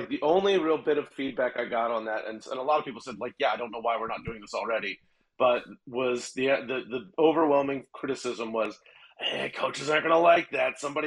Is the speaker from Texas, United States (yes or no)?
no; Philadelphia, Pennsylvania, United States; It's more, I grew up in Philly. It's a pro town.